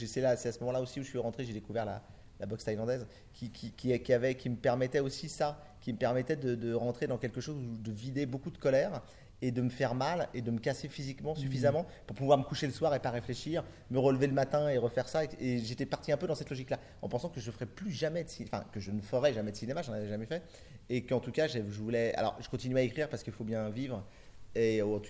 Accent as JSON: {"language": "French", "town": "Paris", "region": "Île-de-France", "country": "France", "tie": "born there", "said": "moi j'ai adoré Paris, moi je suis né à Paris, enfin je suis breton mais je suis né à Paris."}